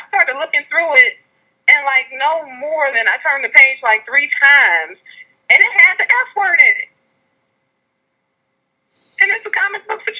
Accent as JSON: {"language": "English", "town": "Detroit", "region": "Michigan", "country": "United States", "said": "and it's not just because I'm from Detroit either."}